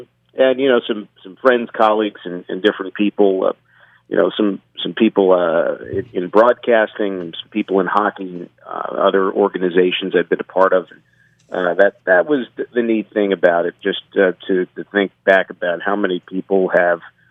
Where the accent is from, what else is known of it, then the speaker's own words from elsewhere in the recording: East Coast, United States; I was from the East Coast, and you know, it might have been 7 o'clock or so, 7:30 for Gary, but it was you know, it was close to 11 o'clock East Coast time.